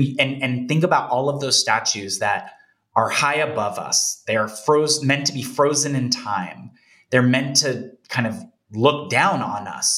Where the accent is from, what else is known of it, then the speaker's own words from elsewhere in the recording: Philadelphia, Pennsylvania, United States; Well, you have to. It's part of being a Philadelphian.